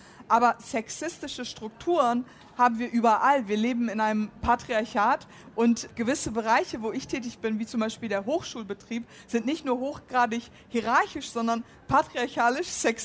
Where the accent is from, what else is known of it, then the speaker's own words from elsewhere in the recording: Germany; weil ich bin Deutsche und ich lebe hier.